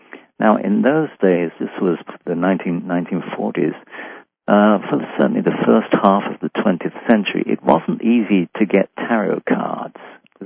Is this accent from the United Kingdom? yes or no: yes; London, United Kingdom; also born or lived in Nottingham; I grew up during the Second World War. I was born in London, and I was born in 1934. And when war broke out in 1939, we moved up to Nottingham, a Robin Hood country, for the duration of the war. Then we moved back to London again.